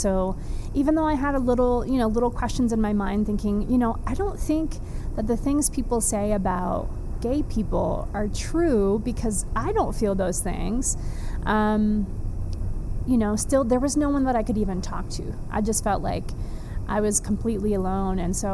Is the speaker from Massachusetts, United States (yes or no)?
no; Texas, United States; I grew up mostly in Texas, in a suburb of Dallas